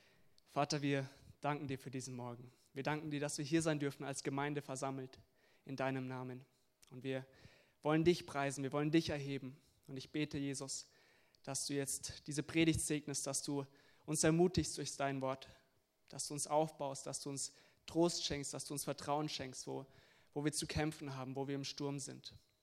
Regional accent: Munich, Bavaria, Germany; bin 23 Jahre alt. Ich komme aus München ursprünglich und bin jetzt momentan in Herzhausen auf Berühr.

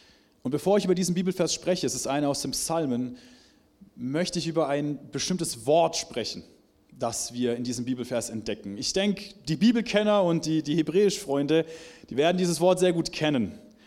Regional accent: Reutlingen, Baden-Württemberg, Germany; Also ich komme ja unten aus dem Tal da, aus Reutlingen

